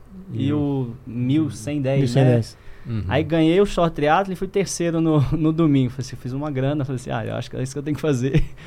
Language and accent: Portuguese; Belo Horizonte, Minas Gerais, Brazil; porque eu sou de BH. E BH tem muita trilha, né?